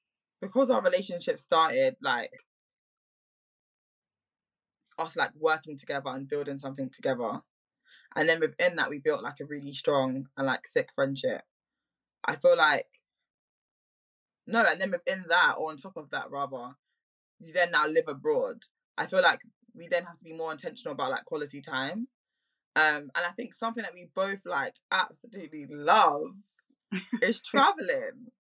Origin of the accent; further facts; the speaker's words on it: England, United Kingdom; born there; I was born in England.